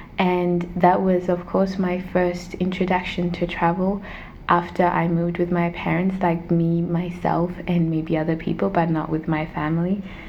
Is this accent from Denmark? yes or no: yes; Denmark; where I grew up in Denmark